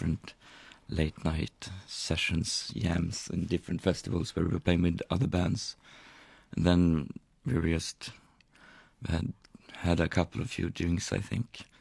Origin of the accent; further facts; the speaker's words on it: Gävleborg County, Sweden; English is a second language; Yeah, I'm from Sweden, from a part called Hälsingland.